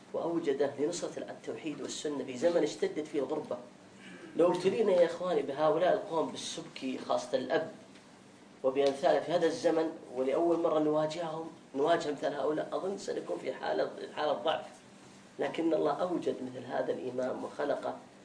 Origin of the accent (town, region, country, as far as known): Saudi Arabia